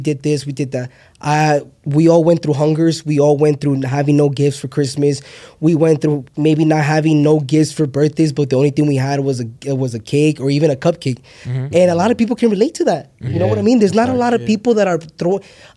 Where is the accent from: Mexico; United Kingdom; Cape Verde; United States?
Mexico; Tijuana, Baja California; Like, I'm from Tijuana. You know what I mean? Like, I came from the dirt.